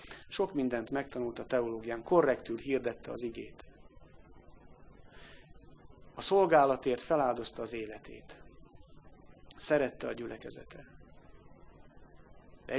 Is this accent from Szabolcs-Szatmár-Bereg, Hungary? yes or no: no; Karcag, Jász-Nagykun-Szolnok, Hungary; én karcagi gyerek vagyok, Kunságon nőttem föl.